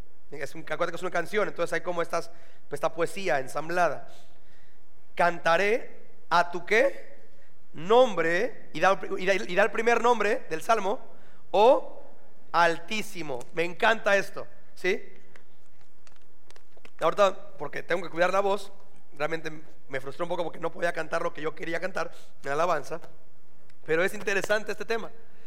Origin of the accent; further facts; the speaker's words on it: Mexico; Los que somos clásicos mexicanos